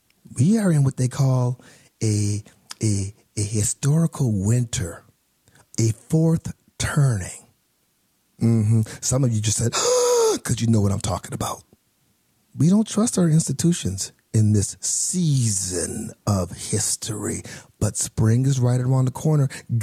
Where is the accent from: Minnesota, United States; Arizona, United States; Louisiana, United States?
Arizona, United States; Phoenix; I am from Phoenix, Arizona.